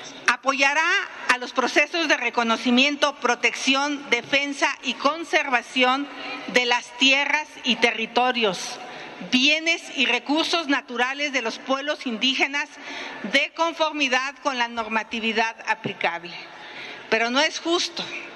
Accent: Mexico; porque somos mexicanos y porque aquí viven nuestros hijos.

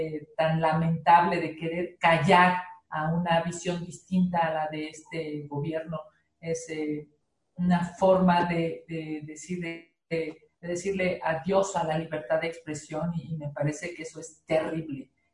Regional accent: Mexico; nos debería preocupar a todos como mexicanos.

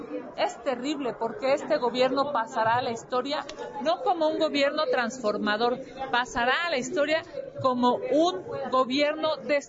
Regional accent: Mexico; Hay dos grandes logros que hemos tenido como mexicanos

